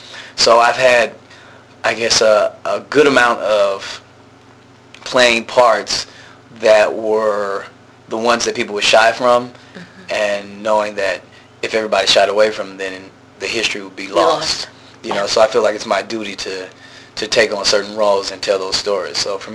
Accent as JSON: {"language": "English", "town": "Atlanta", "region": "Georgia", "country": "United States", "also_born_or_lived": "Washington, D.C.", "said": "I'm coming from Atlanta, Georgia, and then I went to D.C., so I'm part of big, diverse communities"}